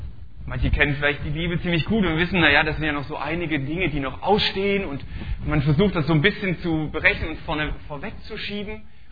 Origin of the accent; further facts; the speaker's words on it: Stuttgart, Baden-Württemberg, Germany; accent: Swabian; now in Augustfehn, Germany; Und fast die gleiche Zeit sind wir auch hier in Augustfehn. Ursprünglich kommen wir aus der Region aus Stuttgart. Also man hört es vielleicht noch in manchen Wörtern, dass dann so dieser schwäbische Akzent durchkommt.